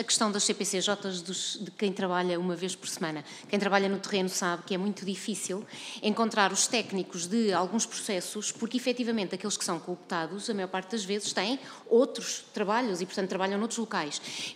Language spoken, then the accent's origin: Portuguese; Coimbra, Portugal; em Coimbra, de onde sou